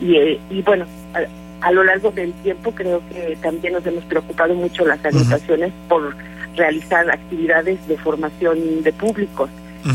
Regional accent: Dolores Hidalgo, Guanajuato, Mexico; now in Querétaro, Mexico; Pues tengo viviendo aquí en Querétaro 31 años. Y pues llegué de Dolores Hidalgo, Guanajuato

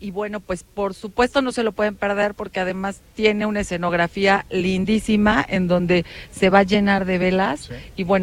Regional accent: Mexico; estas tradiciones que a nosotros como mexicanos son tan importantes

